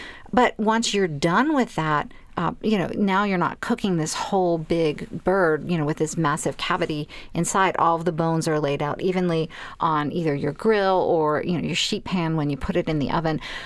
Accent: Holliston, Massachusetts, United States; Oh, I grew up outside of Boston. Wonderful.

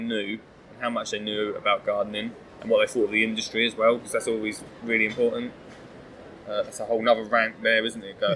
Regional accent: East of England, United Kingdom; I am from Essex as well.

